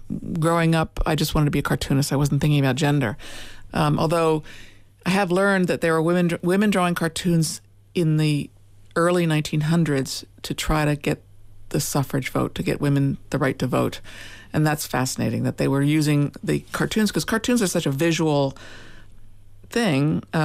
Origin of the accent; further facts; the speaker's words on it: Washington, District of Columbia, United States; I was a little shy girl growing up in Washington, D.C. during the civil rights movement and the Watergate and women's movement.